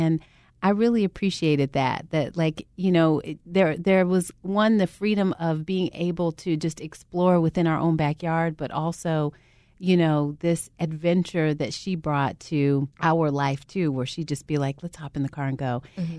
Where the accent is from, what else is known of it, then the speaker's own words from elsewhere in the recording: Southwest, United States; So I grew up in the Southwest, and we were always outside, mm-hmm. always.